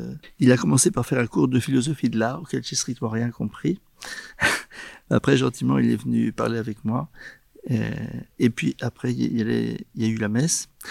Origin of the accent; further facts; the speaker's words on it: Nantes, Pays de la Loire, France; et moi je suis nantais